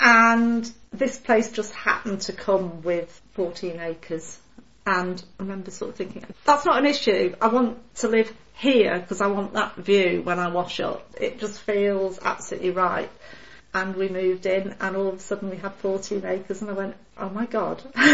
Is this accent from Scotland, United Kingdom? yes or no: no; Stafford, West Midlands, United Kingdom; I did because I grew up in Stafford, so I knew it was a little bit better.